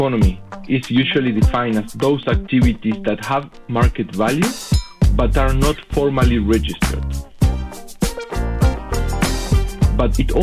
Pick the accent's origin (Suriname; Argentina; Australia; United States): Argentina; I'm originally from Argentina